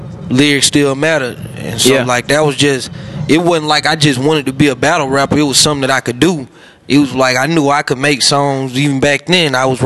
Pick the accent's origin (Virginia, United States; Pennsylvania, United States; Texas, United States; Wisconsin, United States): Texas, United States; Texarkana; born there; Like, I was born in Texarkana, Texas, and like that's a very ratchet place. My roots is ratchetness.